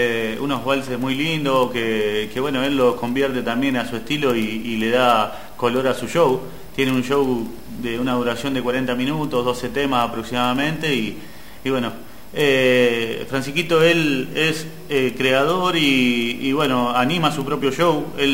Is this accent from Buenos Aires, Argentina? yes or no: no; Rosario, Santa Fe, Argentina; somos oriundo de Rosario, bueno, he tenido una banda de cumbia santafesina allá